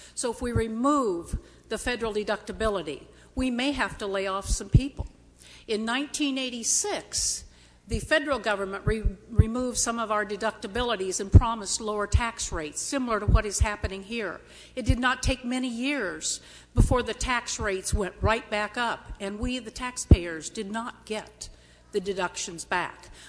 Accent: Ottumwa, Iowa, United States; I'm from Ottumwa, Iowa.

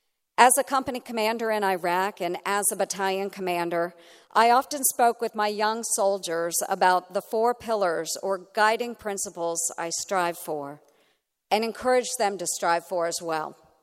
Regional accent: Iowa, United States; I began in my hometown as Montgomery County Auditor and later was encouraged by my dear friend, Kim Reynolds, to run for the state Senate seat she was vacating.

